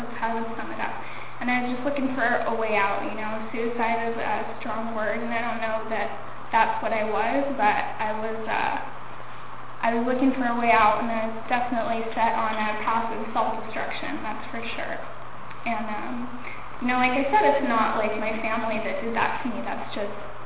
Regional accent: Palm Springs, California, United States; I'm from here in the desert. I'm from Palm Springs

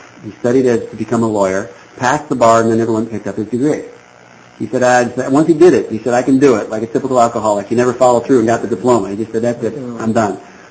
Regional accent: New Jersey, United States; I was driving, I would cut people off, and I'm from Jersey, you know.

